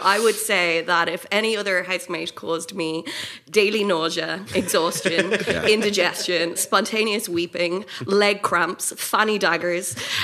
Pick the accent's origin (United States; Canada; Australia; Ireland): Ireland; my family in Ireland, I'm from Ireland